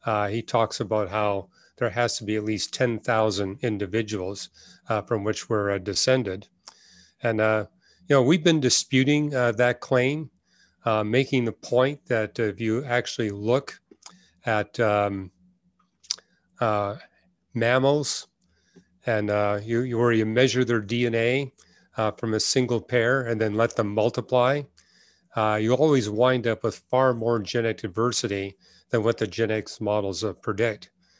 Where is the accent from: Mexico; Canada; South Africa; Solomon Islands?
Canada; now in United States; maybe not here in the US, but I grew up in Canada. You know, we had kidney for dinner.